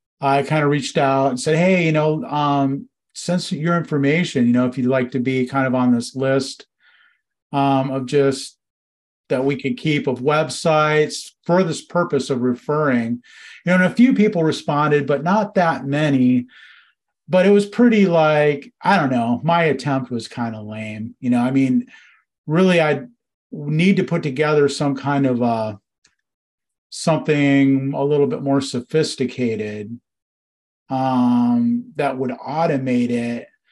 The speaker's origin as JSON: {"language": "English", "region": "New Jersey", "country": "United States", "said": "New Jersey. I'm from Jersey."}